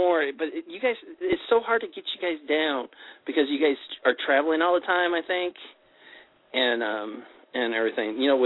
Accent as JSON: {"language": "English", "town": "Chicago", "region": "Illinois", "country": "United States", "said": "I'm from Chicago."}